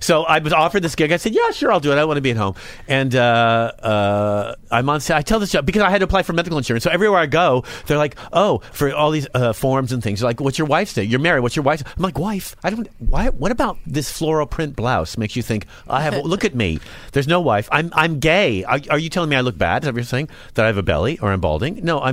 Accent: San Francisco, California, United States; I'm gay from San Francisco. We have set police cars on fire for this.

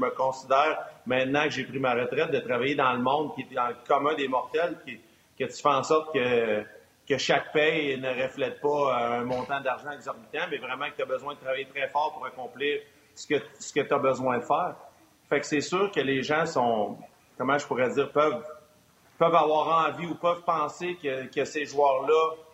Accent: Quebec, Canada; Moi et ma femme, on est Québécois, donc la culture de Noël, la culture de la nouvelle année, nos habitudes francophones, si on veut, hein, c'est sûr que ça fait partie de nos racines

